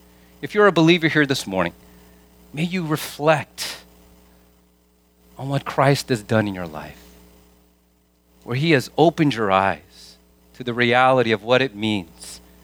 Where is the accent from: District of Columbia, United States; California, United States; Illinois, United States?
California, United States; Vallejo; I grew up in Vallejo, and if any of you are familiar with Vallejo, it's a rough town. I helped to get that reputation as a young person.